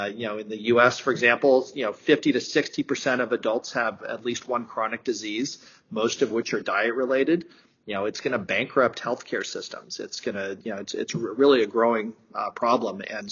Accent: California, United States; So I'm from California, so I'm here in the San Francisco area.

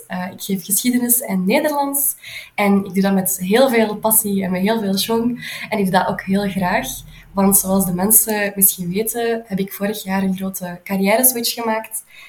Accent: Liedekerke, Flanders, Belgium; now in Aalst, Belgium; Ik ben afkomstig van Liedekerke, zoals jij. Maar ik woon in Aalst. Ik zeg dat ondertussen al met iets minder schaamte dan vroeger. Want ik woon hier wel graag.

